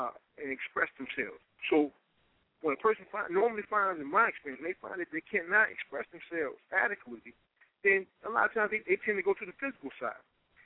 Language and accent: English; Houston, Texas, United States; I'm from Houston, Texas